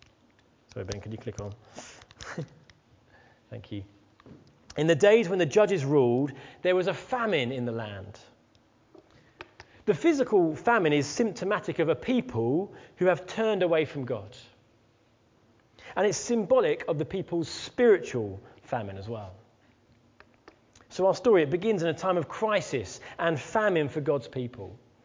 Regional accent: Leatherhead, South East England, United Kingdom; Everywhere I go and I tell people, you know, I'm from Leatherhead.

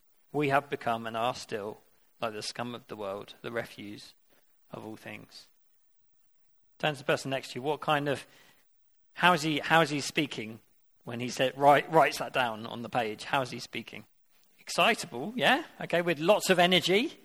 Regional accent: United Kingdom; because I'm British

